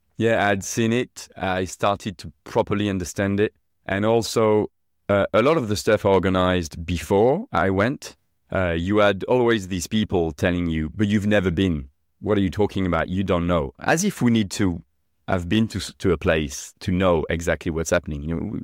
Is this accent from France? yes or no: yes; France; moved away as an adult; now in London, United Kingdom; Yeah, I grew up in France.